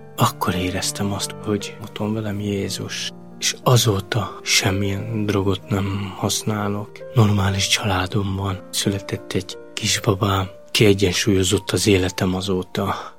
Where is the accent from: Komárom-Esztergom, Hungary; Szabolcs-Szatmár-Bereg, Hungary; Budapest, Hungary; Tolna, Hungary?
Komárom-Esztergom, Hungary; Esztergom; born there; first language Romani; Hungarian is a second language